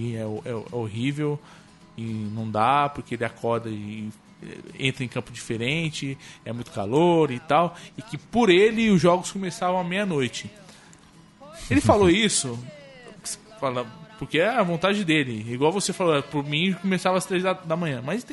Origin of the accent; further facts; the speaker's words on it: Goiânia, Goiás, Brazil; Eu sou de Goiânia, eu sei como é que é jogar.